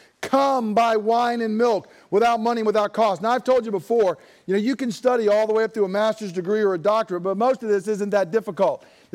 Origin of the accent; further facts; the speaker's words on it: Deep South, United States; I mean, I grew up in the Deep South, folks